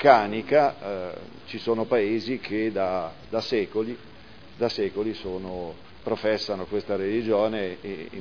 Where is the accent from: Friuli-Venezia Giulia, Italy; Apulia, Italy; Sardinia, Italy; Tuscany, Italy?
Apulia, Italy; Santa Maria di Leuca; io, che sono nato ai pressi di Santa Maria di Leuca, che da piccolo frequentavo la parrocchia del mio paese